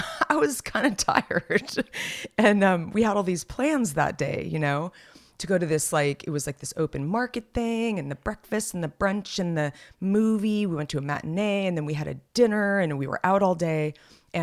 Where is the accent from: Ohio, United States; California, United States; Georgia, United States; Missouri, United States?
California, United States; Los Gatos; I have been wooed down to Los Gatos, my hometown, next week for a kind of a little high school reunion